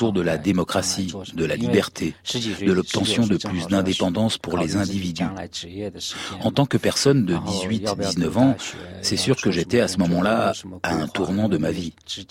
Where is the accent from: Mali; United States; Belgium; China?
China; il se trouve qu'à cette époque, j'étais encore dans ma ville natale, donc loin de Pékin.